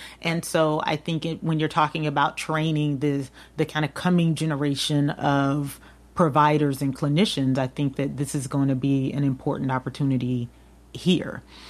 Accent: Albany, Georgia, United States; So I'm from a very small, my mother gets offended when I describe it as a very small town. So I'm from a place called Albany, Georgia

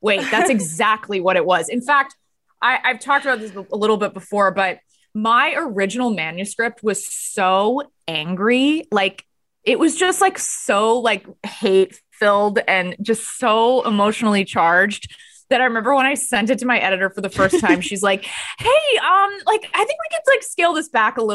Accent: Texas, United States; also born or lived in Los Angeles / New York; I have moved around a decent amount. I'm from Texas, but I lived in LA and New York.

